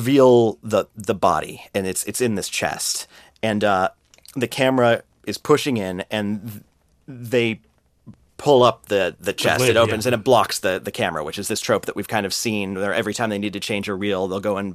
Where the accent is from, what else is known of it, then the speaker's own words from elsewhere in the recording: Los Angeles, California, United States; I grew up in Los Angeles. I love movies from the time I was, you know, super young.